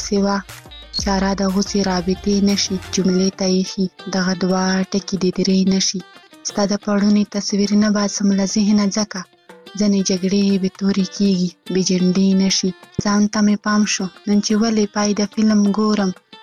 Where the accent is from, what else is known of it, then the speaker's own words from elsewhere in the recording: Khyber Pakhtunkhwa, Pakistan; له وزیرستان نه.